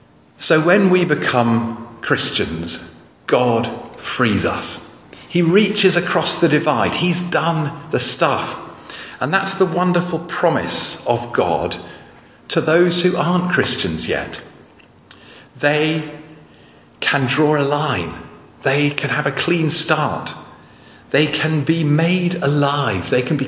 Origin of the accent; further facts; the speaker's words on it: Kenya; When I grew up in Kenya, I was so proud that African elephants hadn't been domesticated.